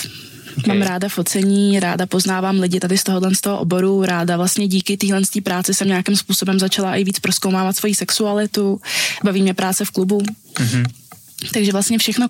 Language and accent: Czech; Olomouc, Olomouc Region, Czechia; born there; Tak narodila som sa v Olomouci.